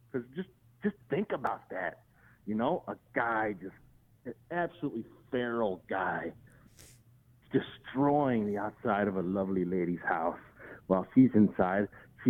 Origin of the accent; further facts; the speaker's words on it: Russia; Yep, I'm from Russia. Hello from Russia.